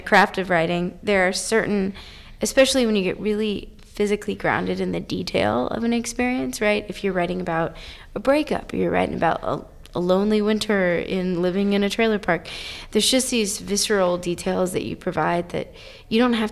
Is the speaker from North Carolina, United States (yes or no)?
yes; North Carolina, United States; So I'm originally from North Carolina, Piedmont in North Carolina. But I've been living in and around Colorado for a little over a decade.